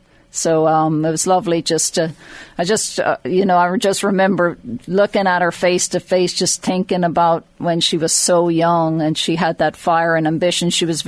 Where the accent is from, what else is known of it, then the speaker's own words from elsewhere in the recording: Drogheda, Leinster, Ireland; So I grew up just outside Drogheda